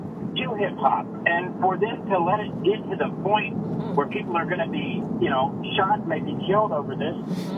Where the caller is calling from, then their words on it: Memphis, Tennessee, United States; I'm in Memphis right now.